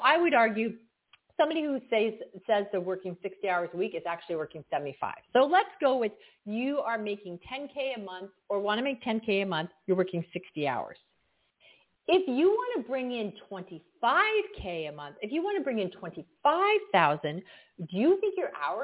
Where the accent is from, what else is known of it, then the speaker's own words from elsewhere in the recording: Canada; Yeah, I'm from Canada, so I call it snowbanking.